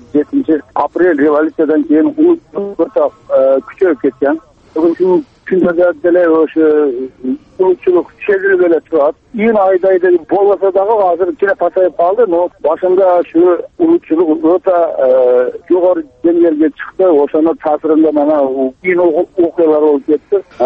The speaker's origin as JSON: {"language": "Kyrgyz", "town": "Osh", "region": "Osh Region", "country": "Kyrgyzstan", "tie": "born or raised there", "said": "мен ошо туулуп өскөнмүн."}